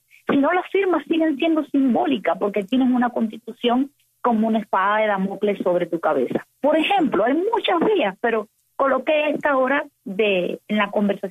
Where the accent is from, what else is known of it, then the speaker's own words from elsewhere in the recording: Cuba; porque es que aún y todos somos cubanos y cubanas, ¿verdad?